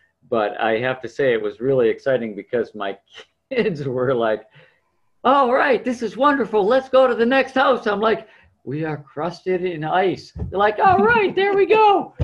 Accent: Detroit, Michigan, United States; I grew up here in the Detroit area, went to Michigan Tech.

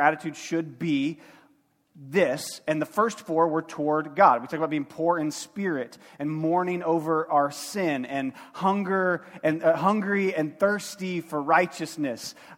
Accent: United States; as an American, mercy is just not a trait that we long for.

